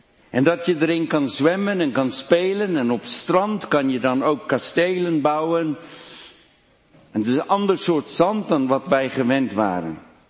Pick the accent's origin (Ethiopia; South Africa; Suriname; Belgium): South Africa; Pretoria, Gauteng; Dutch is a second language; now in Netherlands; zijn wij beide geboren en opgegroeid in Zuid-Afrika. In Pretoria, de hoofdstad van Zuid-Afrika. En dat ligt zo'n 800 kilometer van de zee vandaan.